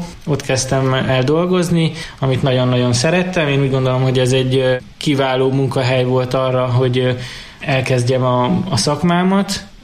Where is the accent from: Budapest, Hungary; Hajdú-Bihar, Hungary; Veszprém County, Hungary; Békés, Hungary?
Hajdú-Bihar, Hungary; Debrecen; born or raised there